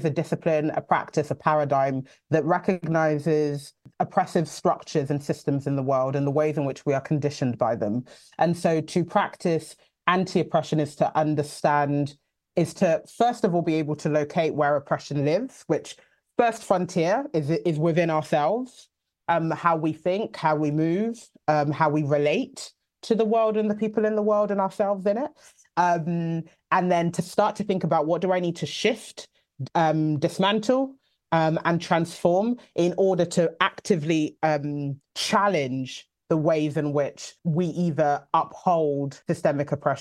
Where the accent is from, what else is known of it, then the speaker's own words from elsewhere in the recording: Oxford, South East England, United Kingdom; moved away as an adult; also born or lived in London / Spain; I was born in London, like I said, and then moved to Oxford, like spent the large part of my adolescence, or actually all of it, in Oxford, and then flew the nest when I was about 18